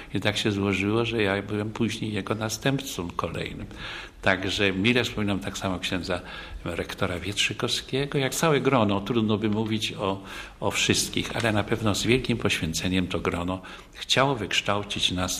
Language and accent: Polish; Skoki, Greater Poland Voivodeship, Poland; born there; Urodziłem się w Skokach i to 27 stycznia 1924 roku.